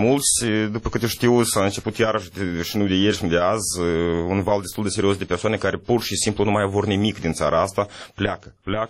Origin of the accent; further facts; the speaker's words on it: Moldova; Eu sunt moldovean